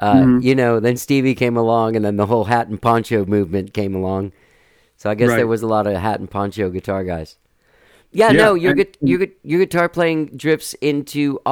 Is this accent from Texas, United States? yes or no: yes; Texas, United States; Now, I was a guy from Texas, and I had a guitar.